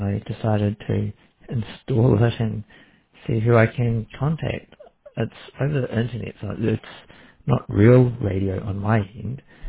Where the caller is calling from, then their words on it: New Zealand; Yeah, I'm calling from New Zealand. The local time here is 30 minutes past midnight, 12:30 a.m.